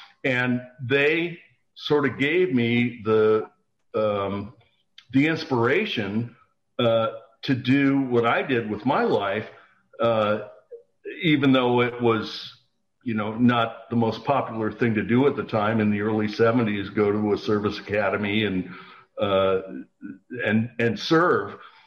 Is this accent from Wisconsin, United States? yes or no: yes; Kenosha, Wisconsin, United States; when I was growing up in Kenosha, Wisconsin in the 60s, my dad was flying B-24 Liberators against the Japanese in World War II